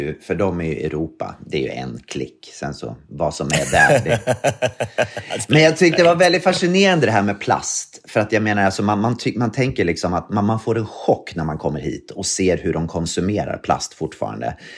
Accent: Sweden; jo, för att jag kommer från Sverige och du vet, i Sverige så kostar en plastpåse kanske $1 typ.

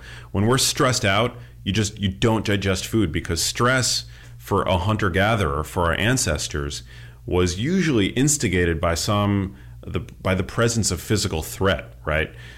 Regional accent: New York City, New York, United States; So the first place that my brain went, I grew up in New York City. And after school, I would always go to the local pizza shop.

